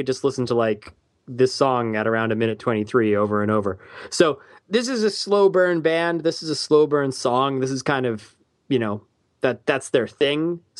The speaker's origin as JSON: {"language": "English", "country": "Canada", "said": "I'm Canadian"}